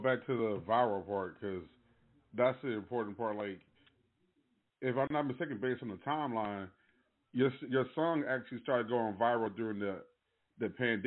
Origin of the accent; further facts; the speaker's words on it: Trenton, New Jersey, United States; So, coming from Jersey, like growing up in Jersey, because of course, I'm from Trenton, just to kind of put something out there, from Trenton originally.